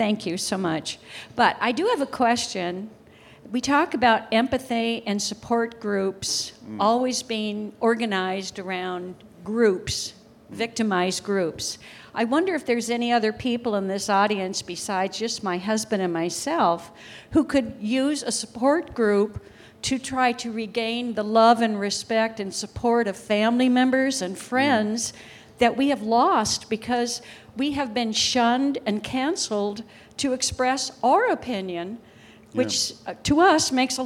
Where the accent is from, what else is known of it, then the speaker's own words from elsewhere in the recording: Florida, United States; from the Free State of Florida.